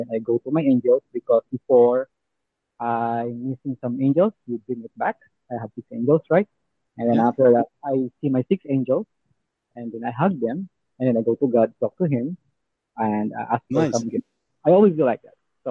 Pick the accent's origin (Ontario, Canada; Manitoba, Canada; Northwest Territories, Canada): Ontario, Canada; Toronto; I'm Canada, Toronto.